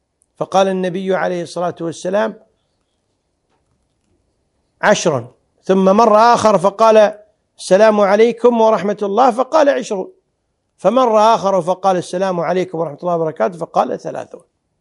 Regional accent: Kuwait; أما العرف الجاري لا سيما عندنا في الكويت أن الذي يصافح يقوم لمن يصافحه

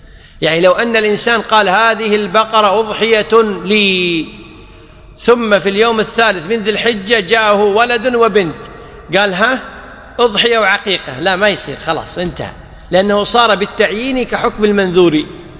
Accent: Kuwait; حتى عندنا بالكويت، أندر من النادر أن تجد إنسان يذبح مثلا أنثى

